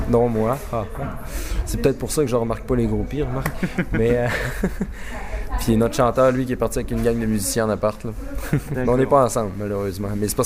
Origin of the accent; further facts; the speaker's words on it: Quebec, Canada; accent: Saguenay; Aussi une région où il y a un fort accent. Peut-être qu'en France, on s'en rend pas compte, mais présentement, je parle avec un fort accent saguenéen.